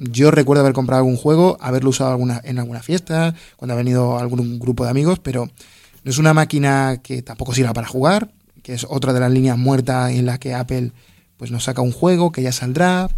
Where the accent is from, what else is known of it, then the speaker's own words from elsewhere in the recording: Andalusia, Spain; ya que me lo puedo permitir porque soy andaluz